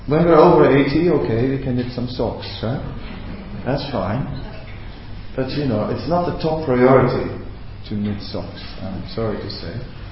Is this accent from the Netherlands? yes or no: no; South Africa; now in Australia; I came from South Africa, going back to South Africa.